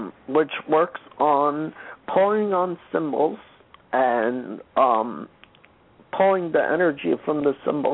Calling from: New York, United States; New York.

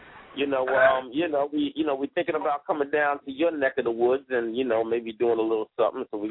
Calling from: New York City, New York, United States; calling in from New York City, X-Squad East Coast President.

